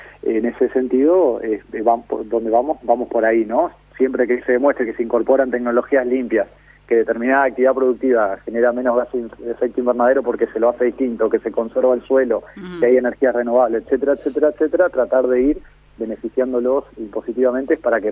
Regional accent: Paraná, Entre Ríos, Argentina; vivo en Paraná, nací acá

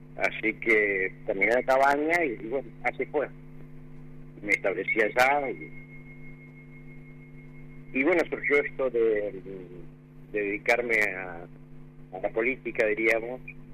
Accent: Alto Río Senguer, Chubut, Argentina; trabajé en la municipalidad de Alto Río Cenguer también. Cuando tenía 17 años, renuncié a la municipalidad y me vine a vivir a Comodoro para hacer mi estudio secundario.

